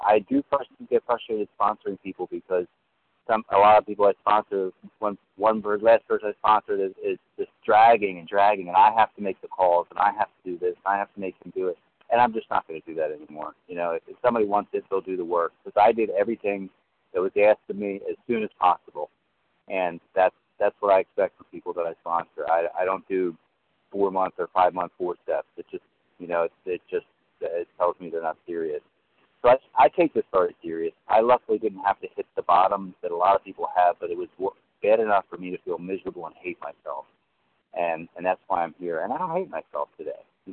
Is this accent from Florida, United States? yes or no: yes; Florida, United States; Good morning. I'm also from Florida.